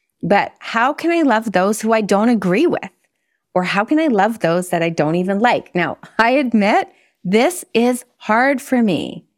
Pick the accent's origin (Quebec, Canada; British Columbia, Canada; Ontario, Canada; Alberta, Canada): Quebec, Canada; Montreal; Now, I grew up in Montreal, so it's called Cégep in Quebec.